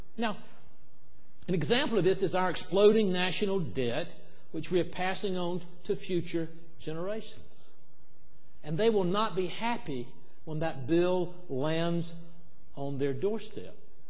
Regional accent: South Carolina, United States; born or raised there

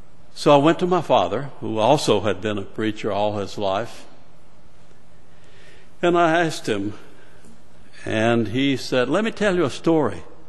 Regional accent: Rio Grande do Sul, Brazil; When I was growing up in Brazil, the southern part of Brazil, Rio Grande do Sul

